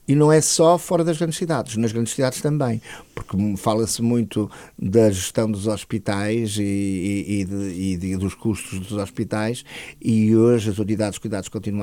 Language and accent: Portuguese; Porto, Portugal; Eu sou do Porto, os senhores vivem aqui em Lisboa, presumo eu.